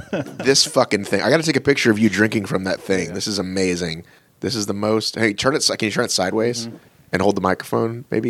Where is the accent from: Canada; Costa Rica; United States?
United States; Marietta, Georgia; And I grew up in Marietta.